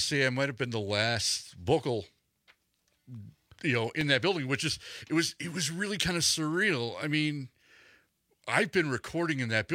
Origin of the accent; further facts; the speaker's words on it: Milwaukee, Wisconsin, United States; It looked like a corner tap growing up in Milwaukee you'd walk